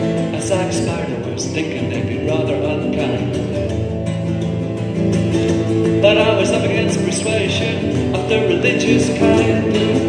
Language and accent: English; Belfast, Northern Ireland, United Kingdom; Growing up in Belfast, I wrote a lot of poetry.